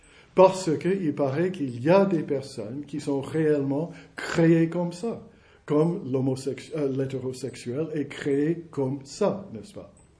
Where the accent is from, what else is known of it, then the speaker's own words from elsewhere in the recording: United States; now in France; Chez nous, aux États-Unis, l'État reconnaît les mariages faits à l'